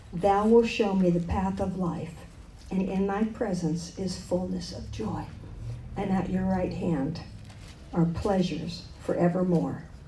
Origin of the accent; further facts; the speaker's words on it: Miami, Florida, United States; When I was 19 years old, I came into this ministry from Miami. I'm a native Miami girl.